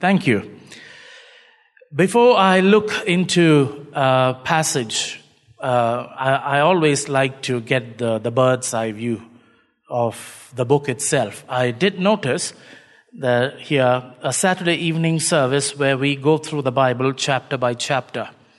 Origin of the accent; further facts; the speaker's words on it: Kochi, Kerala, India; I'm from Cochin in India. I wish there was a direct, flight or even a boat from Mombasa to Cochin, you know.